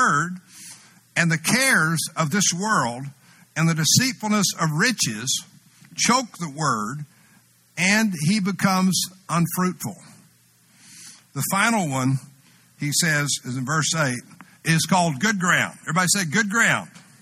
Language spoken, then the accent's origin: English; Muleshoe, Texas, United States; Oh, yeah, growing up in Muleshoe.